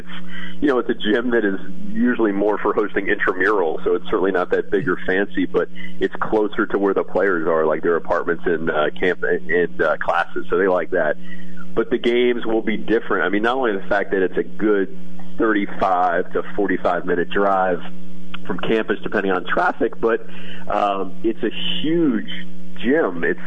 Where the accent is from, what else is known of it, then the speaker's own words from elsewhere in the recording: Manhattan, New York, United States; I'm from Manhattan, so anybody, when people email me and they're like, isn't this horrible and this awful, I say, look, I think it's great.